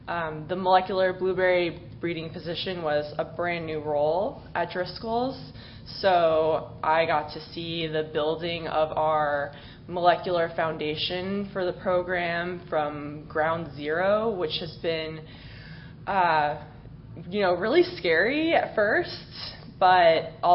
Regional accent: Miami, Florida, United States; I grew up in Miami, where I thought that a forest was the trees that grow in the median of a highway.

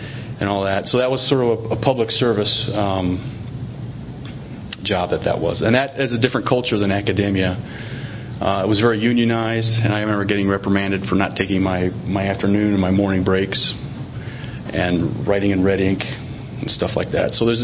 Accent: Illinois, United States; moved away as an adult; I was born and raised in Illinois, small town. I wanted to get out, see the world. Moved to Missouri, took my undergrads there in botany.

